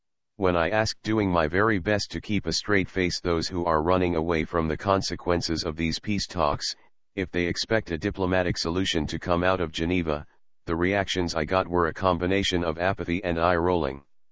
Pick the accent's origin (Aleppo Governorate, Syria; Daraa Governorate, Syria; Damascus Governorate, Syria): Aleppo Governorate, Syria; Aleppo; I'm coming from Aleppo, I've seen the results of his bombings.